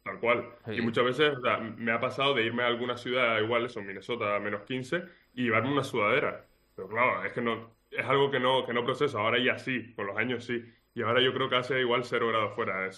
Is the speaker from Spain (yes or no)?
yes; Spain; Estoy adaptado a la cultura, pero yo soy español. Vamos, eso no me lo quita nadie